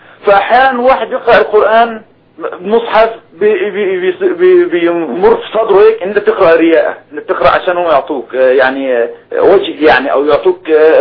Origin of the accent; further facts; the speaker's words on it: Egypt; now in Jordan; احنا يعني مصريين من مصر ومشغلين هون في الأردن